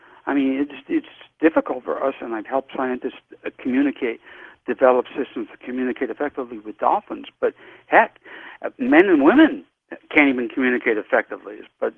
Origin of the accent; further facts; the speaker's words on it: La Jolla, California, United States; By the way, I grew up skin diving in La Jolla Cove, my fondest memories.